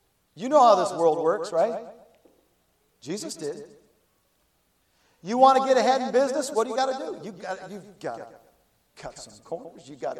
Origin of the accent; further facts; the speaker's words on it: Northwest, United States; I grew up in the Northwest. Seahawks are it for me.